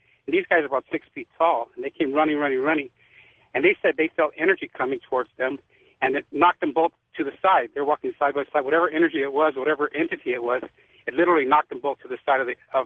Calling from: Monterey Park, California, United States; I'm calling from Monterey Park.

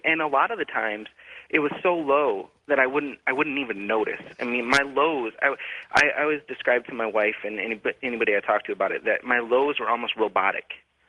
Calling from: Bellingham, Washington, United States; I'm calling from Bellingham, Washington.

